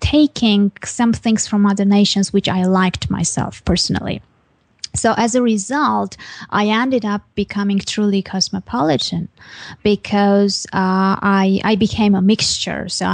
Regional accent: Armenia; English is a second language; also born or lived in Bulgaria; I already had friends here in Armenia

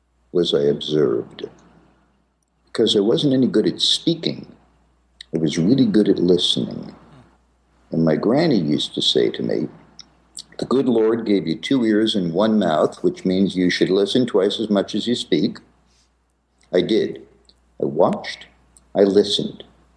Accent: Manhattan, New York, United States; I was born in the Bronx and raised in Manhattan in an area called Washington Heights.

